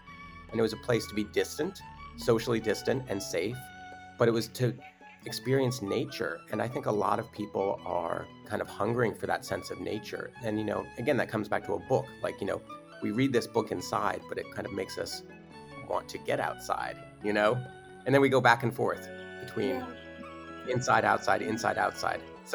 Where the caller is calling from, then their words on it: New York City, New York, United States; okay, so I'm talking from New York City, and there are huge buildings all around me